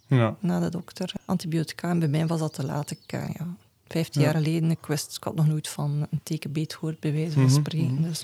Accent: Watervliet, East Flanders, Belgium; born there; now in Lovendegem, Belgium; Nee, ik ben geboren in Watervliet.

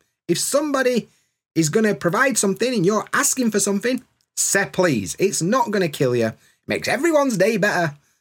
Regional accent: United Kingdom; As a British person, it comes across proper rude.

